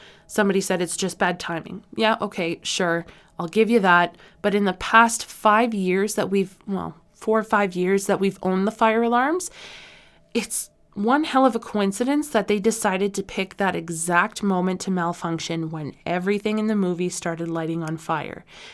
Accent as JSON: {"language": "English", "country": "Canada", "said": "This has been That Canadian Podcast."}